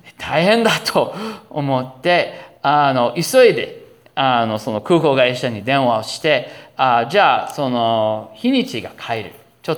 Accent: Minnesota, United States; クリスマスに私の実家に帰ろうという話があったんですね。幸いお寺はクリスマスはあまり行事がないですね。だからちょっとゆっくりできる時期ですから、じゃあミネソタに帰ろうということで

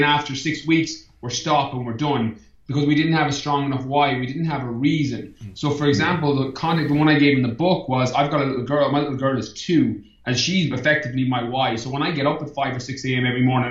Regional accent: Ireland; I'm pure Irish on this one.

